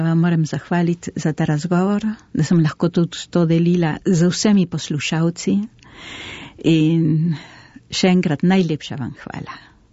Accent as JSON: {"language": "Slovenian", "country": "Argentina", "lives_now": "Slovenia", "said": "Če sem povedala, da sem iz Argentine, je dosti ljudi imelo svoje prijatelje tam, svojo družino v Argentini."}